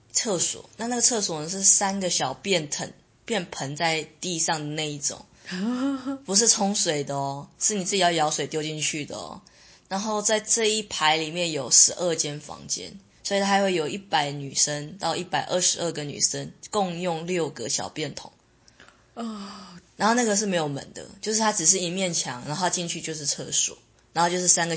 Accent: Taiwan; 然后他们一听到我是台湾的就叫我去国际教学中心国际班

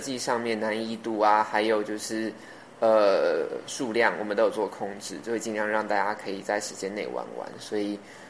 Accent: Zhongshan District, Taipei, Taiwan; 我自己是中山区长大的小孩，然后我自己在中山区待住了快30年。

